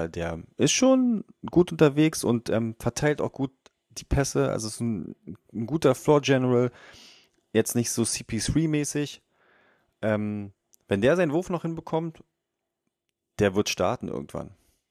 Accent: Berlin, Germany; als Berliner natürlich ganz unvoreingenommen

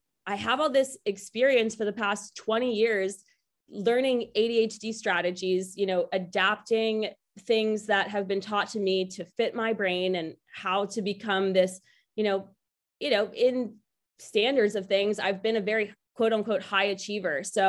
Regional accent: Philadelphia, Pennsylvania, United States; Hi, everybody. I am from Philadelphia, Pennsylvania

